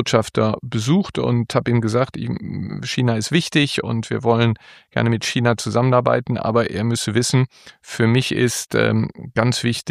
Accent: North Rhine-Westphalia, Germany; Ich bin Rheinländer in Deutschland

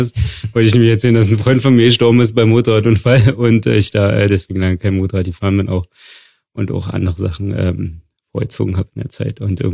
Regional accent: Wildau, Brandenburg, Germany; Ich komme aus Wildau. In Brandenburg.

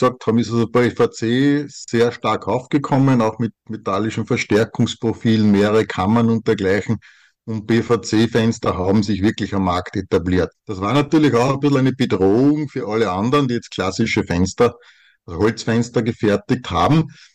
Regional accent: Austria; bei uns in Österreich also die Tropenhölzer eigentlich komplett verschwunden sind

